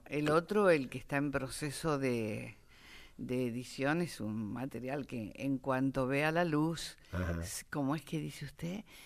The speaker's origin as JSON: {"language": "Spanish", "town": "San José de Guaymallén", "region": "Mendoza", "country": "Argentina", "tie": "born or raised there", "said": "del barrio donde yo crecí, en Guaymallén. En Guaymallén, en San José de Guaymallén, en Mendoza."}